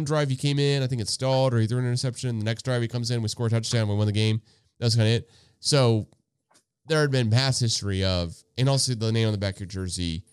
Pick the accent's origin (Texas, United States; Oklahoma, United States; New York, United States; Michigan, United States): Oklahoma, United States; Oklahoma City; We grew up in Oklahoma City. We will be watching OU.